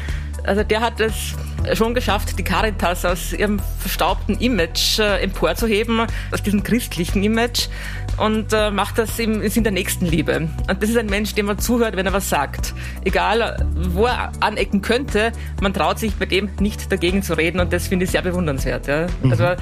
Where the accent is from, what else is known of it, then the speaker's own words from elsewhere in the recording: Schörfling am Attersee, Upper Austria, Austria; born there; Das ist natürlich Kammer Schörfling am Attersee, wo ich geboren bin, in Oberösterreich.